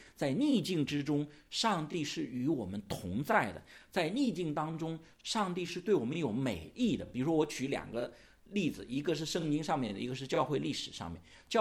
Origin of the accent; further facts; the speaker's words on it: China; 所以我讲到这，我就想来我们中国人很多这两年好像很多人都在讲，哎呀，我希望岁月静好。